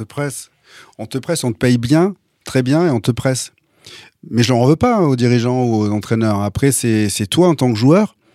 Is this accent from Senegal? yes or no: no; Pau, Nouvelle-Aquitaine, France; je viens de Pau